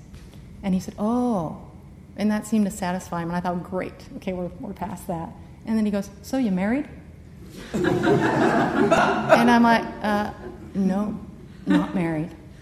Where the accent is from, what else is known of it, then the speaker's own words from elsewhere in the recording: United States; I said, yeah, mm-hmm, I'm an American.